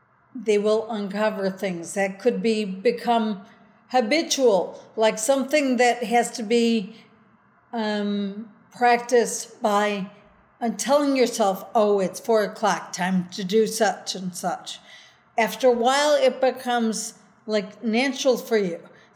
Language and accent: English; Chicago, Illinois, United States; So it's funny, I'm from Chicago, but one of my favorite vacations of all time was driving through the Canadian Rockies.